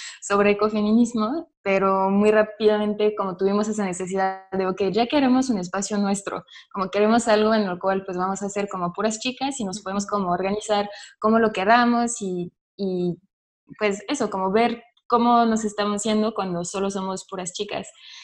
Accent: France; Spanish is a second language; yo soy de Francia, soy francesa, por eso ahorita estoy en Francia, pero estaba viviendo en México durante 2 años y medio.

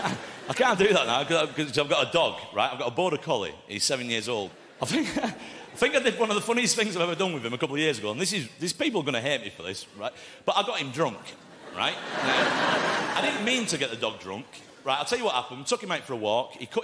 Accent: Oldham, North West England, United Kingdom; I am from Oldham, like you said, just down the road there

